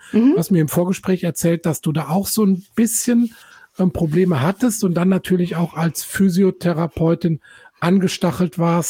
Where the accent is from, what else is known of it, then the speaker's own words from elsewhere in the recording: Eifel, Germany; Ich komme nämlich aus der Eifel, so ein bisschen auf der anderen Seite des Rheins.